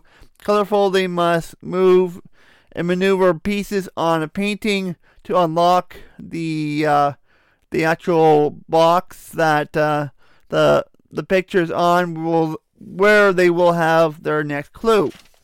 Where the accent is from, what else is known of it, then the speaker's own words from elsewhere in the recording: Canada; I'm French. For crying out loud, I'm part French. Well, I'm not French from France. I mean, Canadian French.